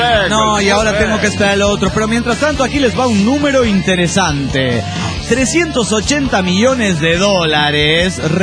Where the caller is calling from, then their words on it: Mexico City, Mexico; de Tepito, México.